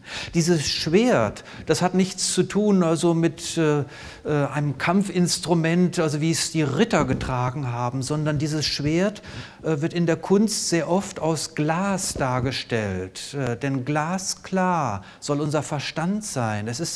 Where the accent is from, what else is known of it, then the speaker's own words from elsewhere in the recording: Münster, North Rhine-Westphalia, Germany; born there; Ich bin geboren worden in der Raphaelsklinik in Münster